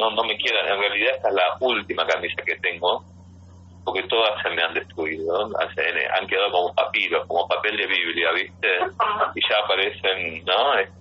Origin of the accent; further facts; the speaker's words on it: Buenos Aires, Argentina; now in Orange County, United States; vivimos en el Orange County. Me di cuenta dónde iba, ¿no? Digo, no, originalmente soy argentino, soy argentina de Buenos Aires.